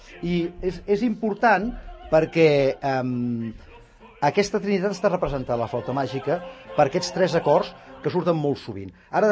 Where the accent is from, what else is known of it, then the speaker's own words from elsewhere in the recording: Catalonia, Spain; Seguim pensant com a catalans